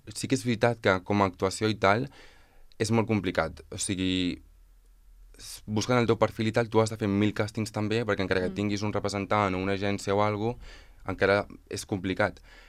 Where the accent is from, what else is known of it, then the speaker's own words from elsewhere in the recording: Catalonia, Spain; jo soc del Penedès i vaig començar a fer teatre allà des de ben petit i... Clar, ser d'un poble molt petit